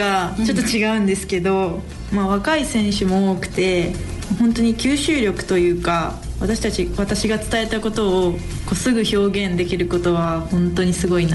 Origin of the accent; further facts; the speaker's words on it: Yamanashi, Japan; 自分が経験してきたものを伝えられる場所が地元山梨にできたことが一番大きいです